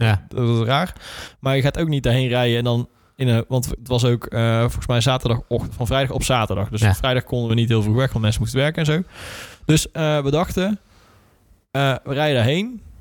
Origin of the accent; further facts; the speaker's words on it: Breda, North Brabant, Netherlands; Wij komen uit Breda.